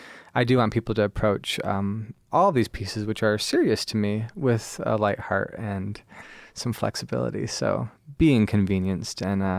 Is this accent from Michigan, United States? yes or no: yes; Fenton, Michigan, United States; also born or lived in St. Louis; I actually grew up on the east side of the state of Michigan, so around the Flint, Ann Arbor area, somewhere between there, a little suburb called Fenton.